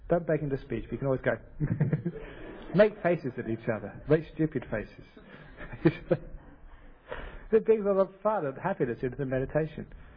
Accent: England, United Kingdom; moved away; the way people used to get into soccer in my home country in England when I was young.

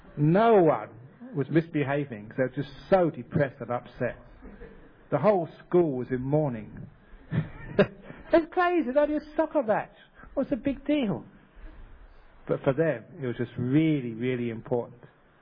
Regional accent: England, United Kingdom; moved away; the way people used to get into soccer in my home country in England when I was young.

